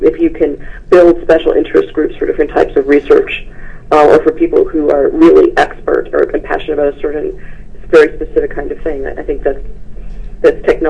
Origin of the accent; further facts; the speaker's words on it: Michigan, United States; now in Silicon Valley, United States; since I've come out to Silicon Valley, because I'm from Michigan originally